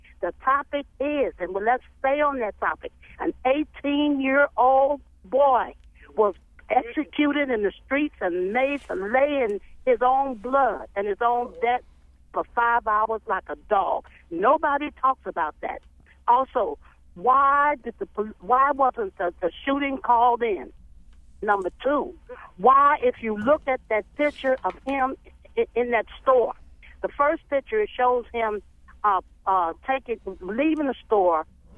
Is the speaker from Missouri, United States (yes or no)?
yes; St. Louis, Missouri, United States; I grew up in St. Louis, and let me tell you something.